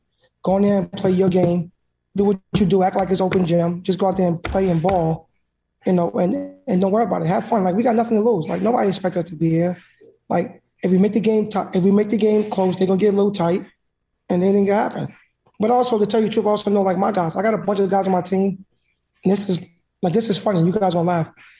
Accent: New York, United States; I'm from Jamaica, Queens, New York, so that's up my alley.

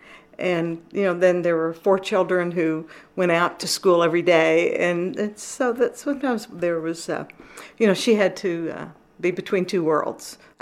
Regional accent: Lexington, Kentucky, United States; born there; I was born in Lexington, Kentucky, 1945.

